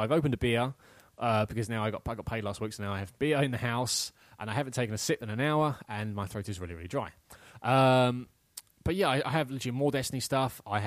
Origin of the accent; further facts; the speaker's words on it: England, United Kingdom; I just never bother with it anyway because I'm English.